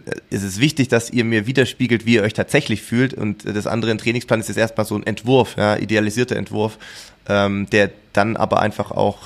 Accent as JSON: {"language": "German", "town": "Sindelfingen", "region": "Baden-Württemberg", "country": "Germany", "tie": "born or raised there", "said": "wie ich aufgewachsen bin in Sindelfing und Umgebung dort"}